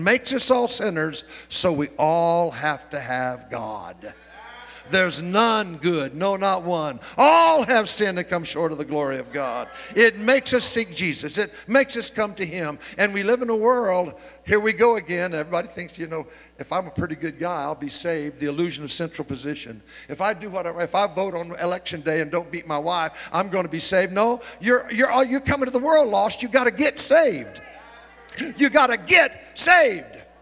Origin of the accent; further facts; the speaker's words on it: Oildale, California, United States; born there; I was born in Oildale. I wasn't even born in Bakersfield. I was born on the wrong side of the river from Bakersfield. I was raised in the projects.